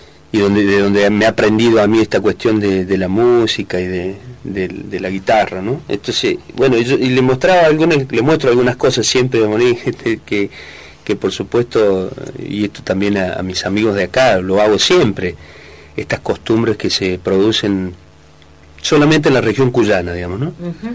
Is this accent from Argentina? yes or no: yes; San Luis, Argentina; vos sabrás que yo vengo de Cuyo, ¿no? De, la, uh-huh, de San Luis, para ser más preciso.